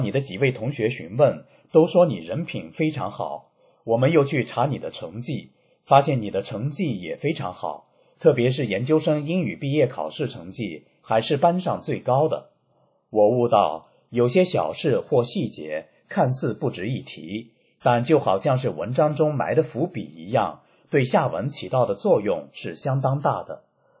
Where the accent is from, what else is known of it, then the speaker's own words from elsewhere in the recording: Anhui, China; 他知道我是安徽人